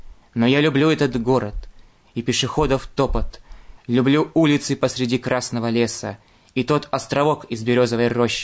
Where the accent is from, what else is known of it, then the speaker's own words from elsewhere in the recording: Kazakhstan; now in Yekaterinburg, Russia; потому что я сам приехал из Казахстана, из маленького города. Приехал сюда, в Екатеринбург, почти 2 года назад, так сказать.